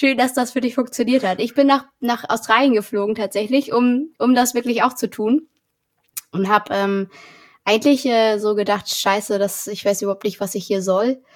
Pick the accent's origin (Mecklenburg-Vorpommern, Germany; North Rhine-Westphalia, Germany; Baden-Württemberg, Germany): Mecklenburg-Vorpommern, Germany; also born or lived in Berlin; Genau, nach Mecklenburg, auf so ein kleines Dorf. Und da haben auch nur 70 Leute gewohnt, also es war wirklich Dorf.